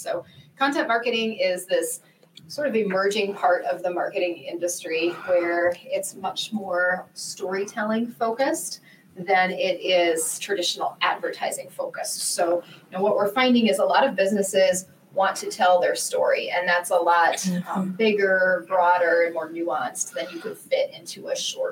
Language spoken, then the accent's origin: English; Cleveland, Ohio, United States; I'm from Cleveland.